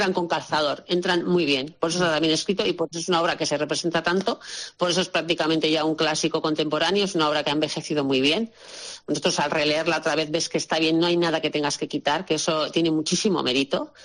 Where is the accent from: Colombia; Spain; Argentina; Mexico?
Spain; Getxo, Basque Country; Sé que van a Getxo porque yo soy de Getxo